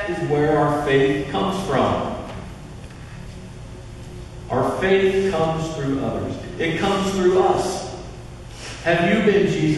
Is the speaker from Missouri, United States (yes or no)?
yes; Missouri, United States; Now I'm from the Show Me State.